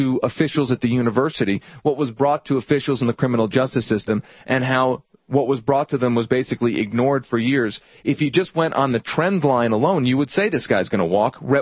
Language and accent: English; Pennsylvania, United States; I've been to State College. I grew up outside of Philadelphia.